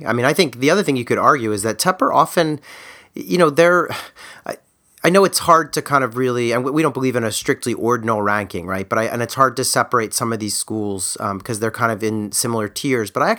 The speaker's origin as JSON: {"language": "English", "town": "Philadelphia", "region": "Pennsylvania", "country": "United States", "said": "I'm from Philly"}